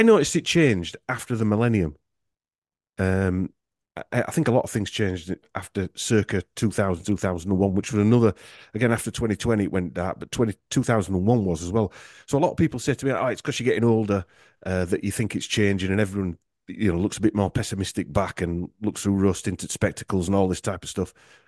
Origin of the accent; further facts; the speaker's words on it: Yorkshire and the Humber, United Kingdom; I'm from Yorkshire, that's how we pronounce it.